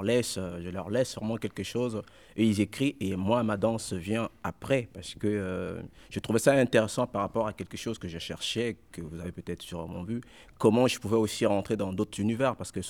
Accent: Republic of the Congo; now in France; Non, je ne suis pas né en France. Je suis né au Congo.

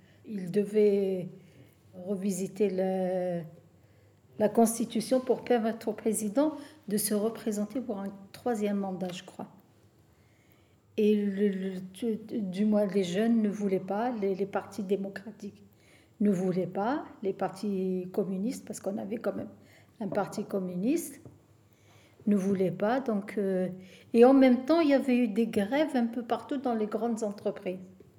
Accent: Algeria; now in France; Je suis originaire d'Algérie. Je suis en France depuis 2008 pour des raisons de santé.

